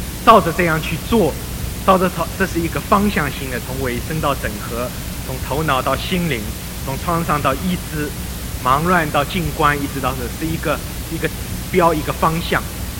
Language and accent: Chinese; China; 我是从大陆来的